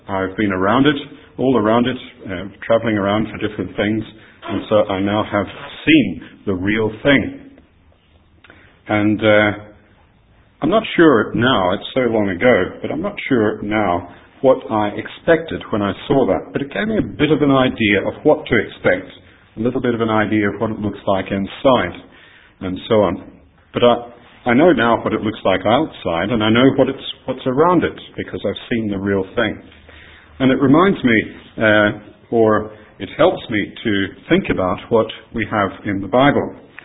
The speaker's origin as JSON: {"language": "English", "country": "Australia", "tie": "born or raised there", "said": "I actually got this when I was growing up in Australia."}